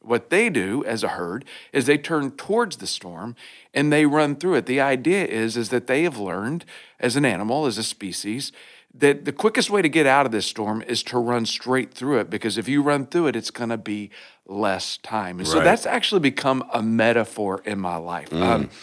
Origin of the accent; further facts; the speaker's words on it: Oklahoma, United States; I grew up in Oklahoma, a lot of Native American history, realities there. I love that background. Growing up, I would see buffalo, et cetera, et cetera.